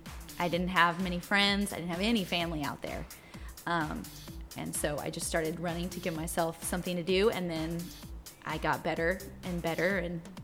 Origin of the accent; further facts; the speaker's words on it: Castroville, California, United States; Okay, small town girl. I grew up in Castroville. This is the house that I grew up in.